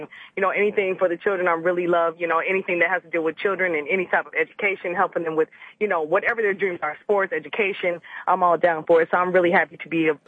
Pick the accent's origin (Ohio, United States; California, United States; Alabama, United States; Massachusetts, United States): Ohio, United States; Dayton; born there; now in Arizona, United States; I was born originally in Dayton, Ohio. And, you know, girls from Dayton, Ohio can throw down and cook in the kitchen, right?